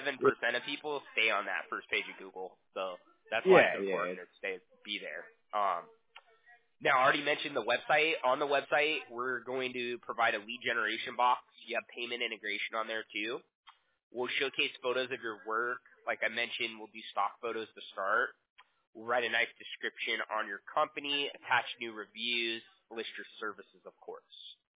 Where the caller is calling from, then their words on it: Huntington Beach, California, United States; Costa Mesa, California is where the company's based out of. I'm in Huntington Beach.